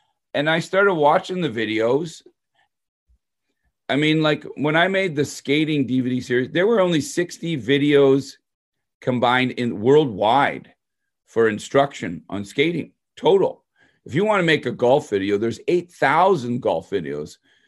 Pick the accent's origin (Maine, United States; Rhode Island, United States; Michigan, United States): Michigan, United States; Detroit; So I grew up in Detroit, suburb of Detroit.